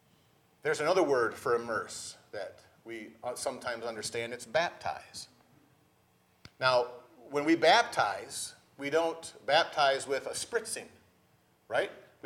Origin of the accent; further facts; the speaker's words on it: South Carolina, United States; When we first moved down to Florida, I moved to Florida from South Carolina. I grew up in ministry in South Carolina.